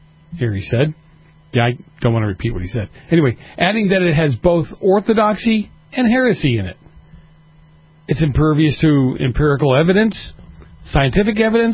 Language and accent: English; Boston, Massachusetts, United States; Sometimes, I'm from Boston, I don't always pronounce my R's